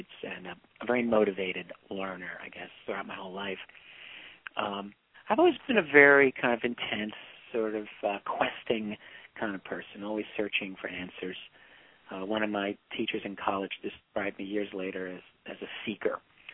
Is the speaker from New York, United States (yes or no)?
yes; New York City, New York, United States; I grew up in the New York City area, in a very working class, kind of working environment.